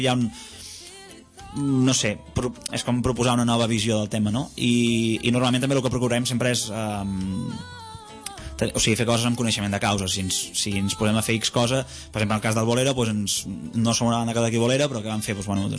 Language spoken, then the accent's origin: Catalan; La Bisbal d'Empordà, Catalonia, Spain; jo soc de la Bisbal i tinc a casa meva hi ha un jardí